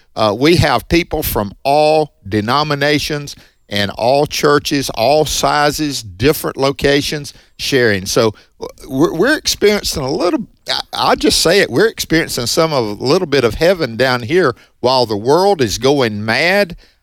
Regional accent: Mississippi, United States; I mean, I was raised here in Northeast Mississippi with godly pastors that preached the word of God

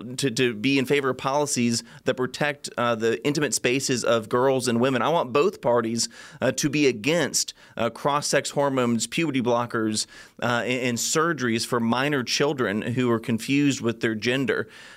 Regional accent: Florida, United States; Marco Rubio, my home state of Florida senator, he's well respected on the world stage.

